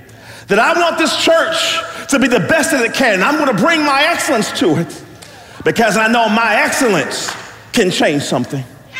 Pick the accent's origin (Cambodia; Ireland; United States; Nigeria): United States; Youngstown, Ohio; Many of you all know that I grew up in Youngstown, Ohio. And I grew up on the south side of Youngstown, Ohio